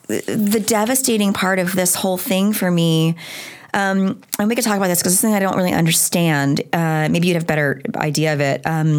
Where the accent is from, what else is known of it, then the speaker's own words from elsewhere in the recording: Long Island, New York, United States; born there; I was born on Long Island